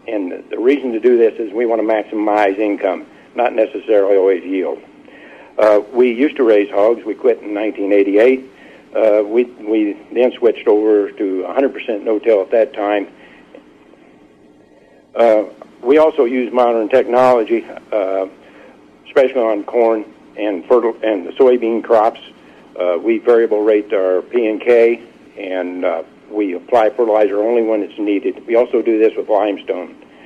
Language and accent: English; Atlanta, Illinois, United States; from Atlanta, Illinois